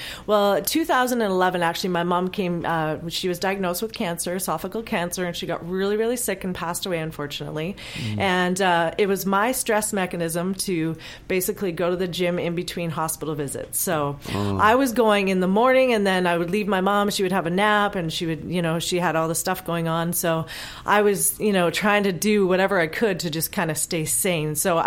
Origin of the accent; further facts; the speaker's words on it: Vancouver, British Columbia, Canada; I have a special love for my hometown. So I love Vancouver. You know, there's mountains, there's water.